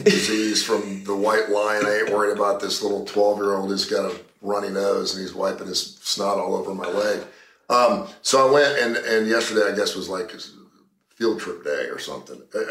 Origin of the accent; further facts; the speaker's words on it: Cincinnati, Ohio, United States; Now, I came from Cincinnati.